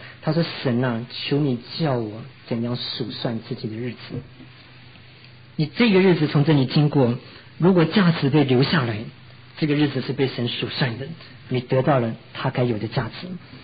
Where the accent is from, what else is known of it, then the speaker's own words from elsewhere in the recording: China; 我说我们中国人有一句话啊，他讲到君子慎独